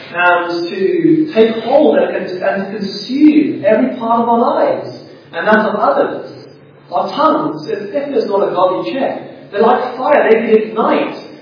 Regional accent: South Africa; me and my brother Jason, growing up in South Africa, we used to live on the back of a house used to be on the back of a forest.

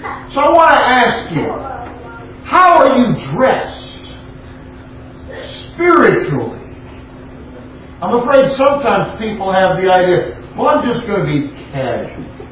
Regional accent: California, United States; so if you kid me about being a Californian, Californians often, unless it's in the rat race, trying to make the money and all that, they want to be laid back.

